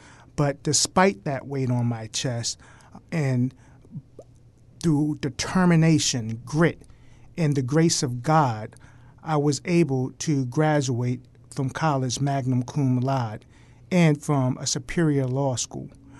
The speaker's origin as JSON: {"language": "English", "town": "Wilmington", "region": "Delaware", "country": "United States", "tie": "born or raised there", "said": "I grew up in Northeast Wilmington, and between Northeast Wilmington and Garfield Park off the Route 9 corridor."}